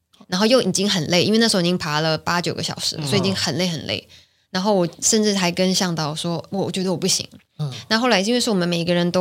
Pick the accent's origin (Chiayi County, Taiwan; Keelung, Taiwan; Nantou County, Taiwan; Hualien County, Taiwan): Keelung, Taiwan; 在基隆那边的山上。